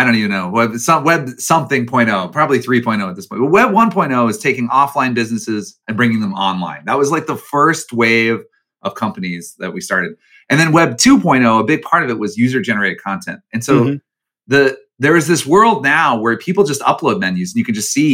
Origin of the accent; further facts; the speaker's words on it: Chicago, Illinois, United States; Even though I'm from Chicago, I'm a Chicagoan